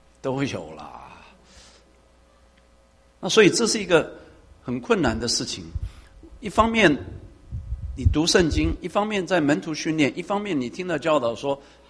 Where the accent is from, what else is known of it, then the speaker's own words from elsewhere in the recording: Taiwan; 我是从台湾来的啊，那台湾的教育制度就是这个考试制度。